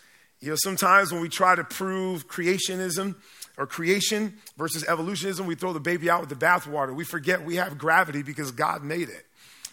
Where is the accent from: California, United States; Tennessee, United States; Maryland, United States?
Maryland, United States; I remember growing up in Columbia Union College, and we used to get credit for worship.